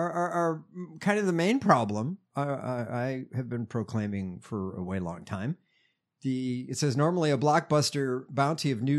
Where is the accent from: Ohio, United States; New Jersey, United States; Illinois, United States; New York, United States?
Illinois, United States; Chicago; my home state, my hometown, actually, Chicago.